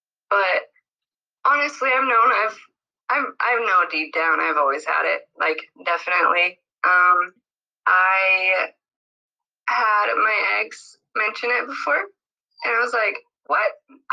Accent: Utah, United States; now in California, United States; I'm from Utah. I live in California.

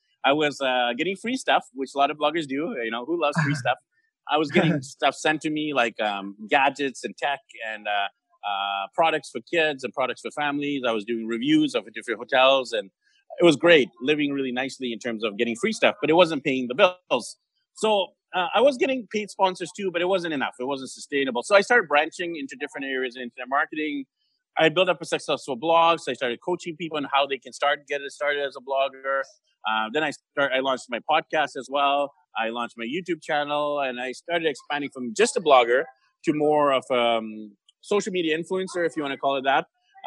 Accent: Vancouver, British Columbia, Canada; So what happened is I'm from Vancouver, Canada, and my wife's actually from the Philippines.

